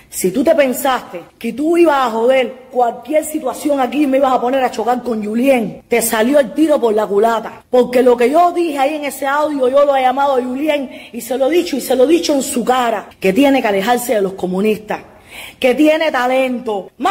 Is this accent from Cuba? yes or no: yes; Cuba; decidí defender a mi Cuba, decidí defender a mi pueblo, decidí defender a los cubanos